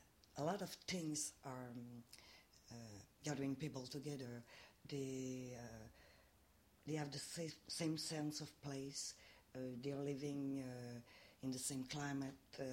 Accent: Quebec, Canada; I'm also a Canadian, but I feel more like a Québécoise because of my language, my history, my culture.

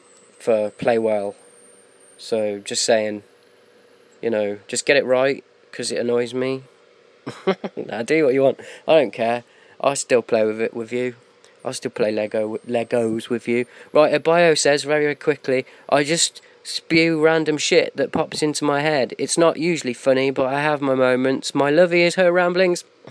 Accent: England, United Kingdom; because I'm an Englishman.

